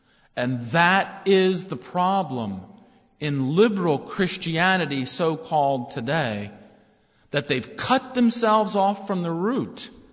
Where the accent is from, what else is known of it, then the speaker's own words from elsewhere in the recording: West Chester, Pennsylvania, United States; You know, I grew up outside of Philly, and I kind of lived on the outskirts of the small town that I lived